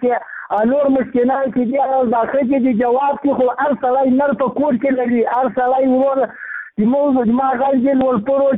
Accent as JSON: {"language": "Pashto", "region": "Ghazni", "country": "Afghanistan", "said": "زه د غزنی دی ولایت کې مرکز دی ولسوالی"}